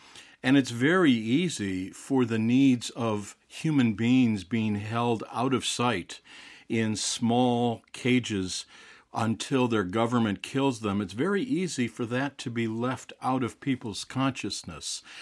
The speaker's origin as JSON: {"language": "English", "region": "Florida", "country": "United States", "tie": "born or raised there", "said": "At the same time, my home state of Florida is the only state in the United States that seems to be ramping up to increase the number of new death sentences."}